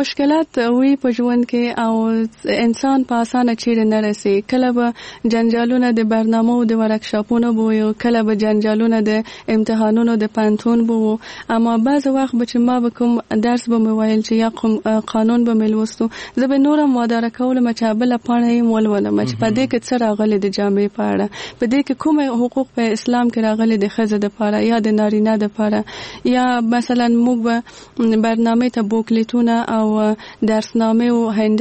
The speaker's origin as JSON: {"language": "Pashto", "region": "Kabul", "country": "Afghanistan", "tie": "born or raised there", "said": "زه په کابل کې زیږېدلی یم او دلته مې ژوند کړی."}